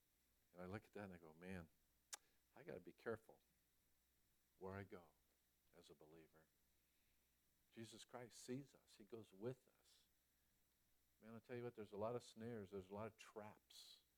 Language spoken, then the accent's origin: English; Massachusetts, United States; born there; I was born in Massachusetts, and I use that one myself. Can anything good come out of Massachusetts?